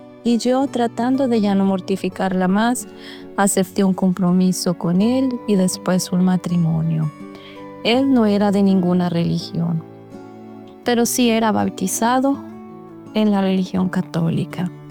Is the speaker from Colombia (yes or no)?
no; Mexico; born there; Nací en México en una familia católica. Soy la mayor de 6 hermanos.